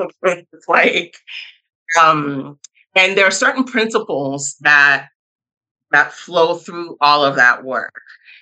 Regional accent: United States; born there; So I'm nationality wise, I'm Nigerian American. I was born in the US, but Nigerian Yoruba ethnically, which is in Yoruba people are in Nigeria.

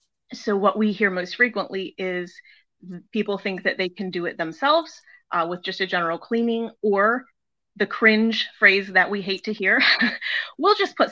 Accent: Maryland, United States; now in Florida, United States; I moved away from Maryland, where I'd lived my whole life, and came down to Florida, me and my cat

